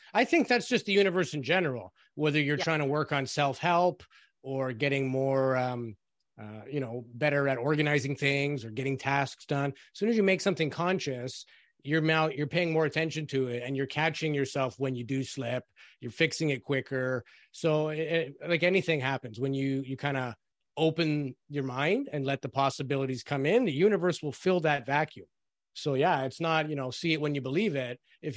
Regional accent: Toronto, Ontario, Canada; I grew up in Toronto, which is a big city. Even in the 80s, there was lots of crime.

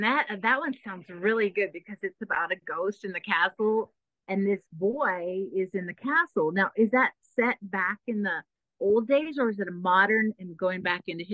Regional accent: Dallas, Texas, United States; accent: Texas; So I really worked hard to not have my Texas accent, and I learned pictures, and yeah.

